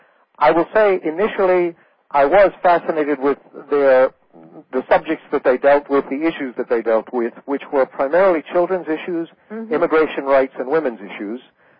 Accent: Nebraska, United States; So I knew that was this woman from my hometown, but I had not a clue as to who she was or what she had done. But I filed it away in my head and thought, well, the next time I go back out to Nebraska

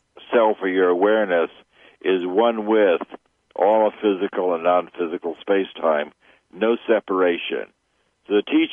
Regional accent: Chicago, Illinois, United States; And I grew up in Chicago.

